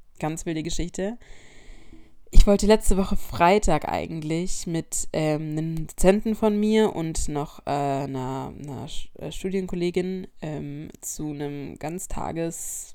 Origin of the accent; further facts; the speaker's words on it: Unterweissach, Baden-Württemberg, Germany; ich bin wieder noch zurück nach Unterweisach gefahren. Also ich war übers Wochenende dann eben in meiner Heimat.